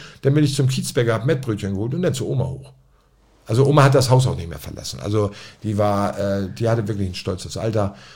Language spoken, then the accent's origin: German; Hamburg, Germany; ich Ich bin Hamburger.